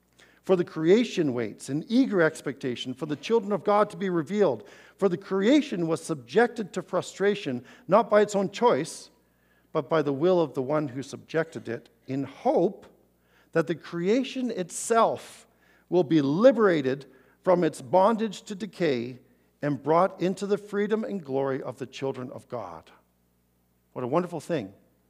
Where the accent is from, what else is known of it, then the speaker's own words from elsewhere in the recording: British Columbia, Canada; I grew up in the Okanagan and wasn't very used to the ocean.